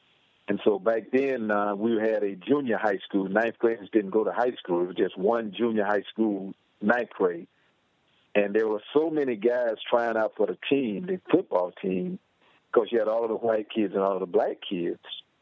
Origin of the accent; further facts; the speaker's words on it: Winter Haven, Florida, United States; I grew up in Winter Haven, Florida, and baseball was the king here because the Boston Red Sox used to spring train here.